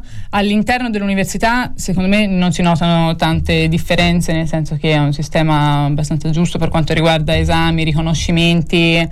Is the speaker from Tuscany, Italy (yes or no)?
yes; Florence, Tuscany, Italy; io sono di Noltrarno, sto spesso anche in San Frediano